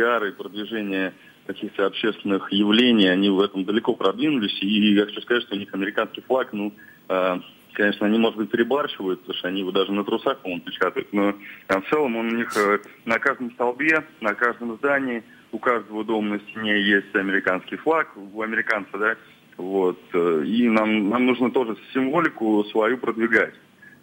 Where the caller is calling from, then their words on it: Tula, Tula Oblast, Russia; я из Тулы.